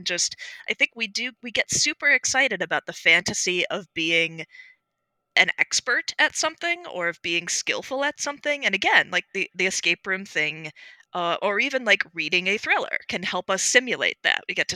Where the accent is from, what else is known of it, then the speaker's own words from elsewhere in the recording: United States; wow, you're getting sued because I'm an American.